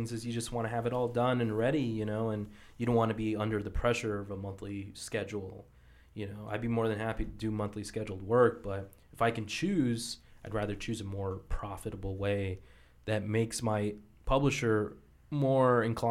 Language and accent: English; Tucson, Arizona, United States; So I'm from Tucson. That's where Eric Esquivel is from, and we both grew up together.